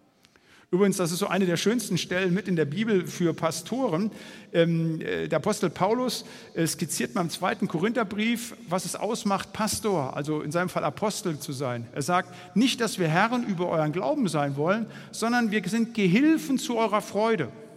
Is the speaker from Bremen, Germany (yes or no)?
yes; Bremen, Germany; Noch banaler, ich komme ja aus Bremen